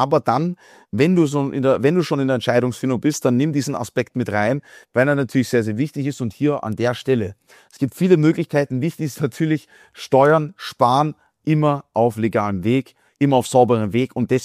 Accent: Austria; Ich bin dankbar, in Österreich aufgewachsen zu sein.

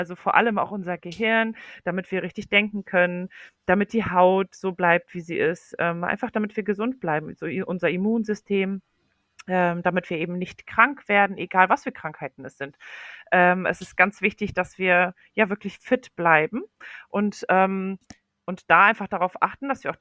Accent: Poland; German is a second language; now in Germany; Und ich komme ursprünglich aus Polen. Mein Mann kommt aus Syrien und es lebt erst seit 5 Jahren hier in Deutschland.

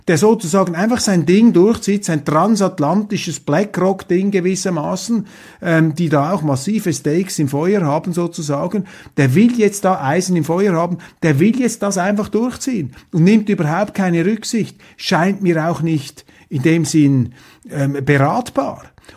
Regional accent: Switzerland; für mich als Schweizer bedeutet der Taurus

